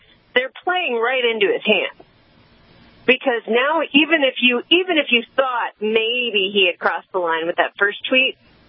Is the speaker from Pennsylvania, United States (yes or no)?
yes; Philadelphia, Pennsylvania, United States; now in St. Louis, United States; I'm actually located in St. Louis, but I don't do that. I grew up in Philadelphia.